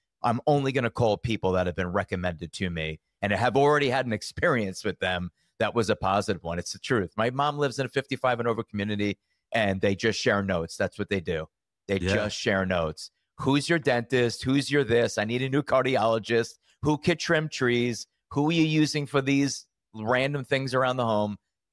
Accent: New York, United States; You know, I grew up in New York and it would be, oh, I got a guy.

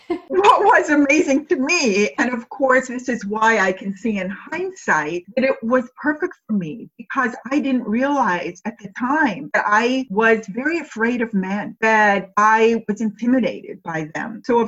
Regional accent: Massachusetts, United States; So I grew up in Puritanical New England in Massachusetts

